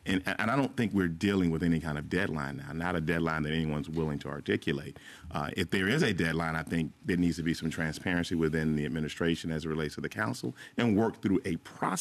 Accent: Atlanta, Georgia, United States; First of all, I was born and raised right here in Atlanta, and so I've only known the Gulch.

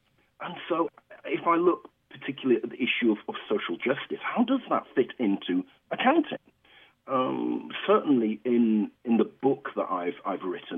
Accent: United Kingdom; why does he have that odd accent? I'm actually from the United Kingdom. I'm a black British professor from the United Kingdom.

